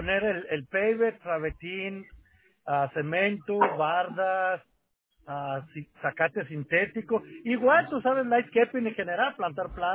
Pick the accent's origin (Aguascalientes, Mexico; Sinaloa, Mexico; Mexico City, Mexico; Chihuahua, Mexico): Aguascalientes, Mexico; Rincón de Romos; Pues de allí soy yo, de Aguascalientes.